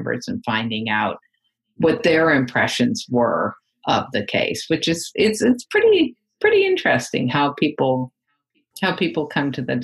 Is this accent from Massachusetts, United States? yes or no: yes; Cambridge, Massachusetts, United States; right around the corner from the street I grew up in Cambridge.